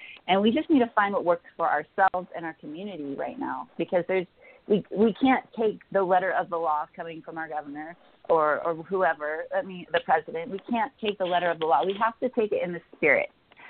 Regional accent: United States; as an American, we have a lot more freedoms than, say, what's going on in Britain or Ireland or other countries

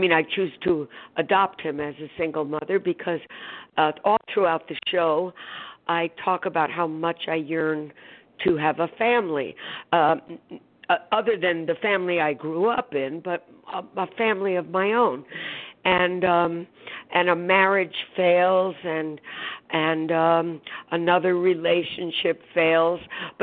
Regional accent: New York City, New York, United States; You know, I grew up in the Bronx, so...

